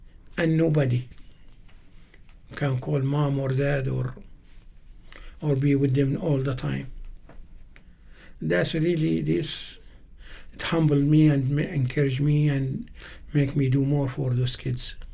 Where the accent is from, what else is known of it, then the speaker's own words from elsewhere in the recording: Libya; English is a second language; I am from Libya, which we have civil war now for 9 years.